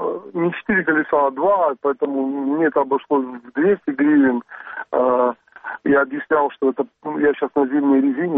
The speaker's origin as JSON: {"language": "Russian", "town": "Yevpatoria", "region": "Crimea", "country": "Ukraine", "said": "я из Евпатории."}